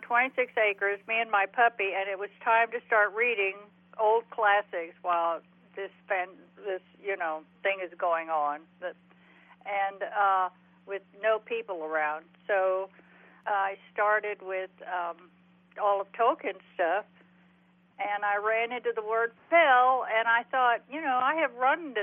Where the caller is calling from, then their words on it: Tennessee, United States; I'm calling from Northeast Tennessee, from Clinch Mountain.